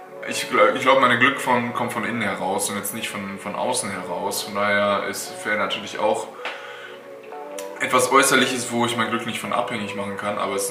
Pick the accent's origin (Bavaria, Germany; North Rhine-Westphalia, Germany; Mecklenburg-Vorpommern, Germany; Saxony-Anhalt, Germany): North Rhine-Westphalia, Germany; Paderborn; Ich komme aus Paderborn, Jugend bis zu den Profis, auch zweite Liga ist Paderborn. Dann 3 Jahre in Braunschweig gespielt, BBL und Pro B.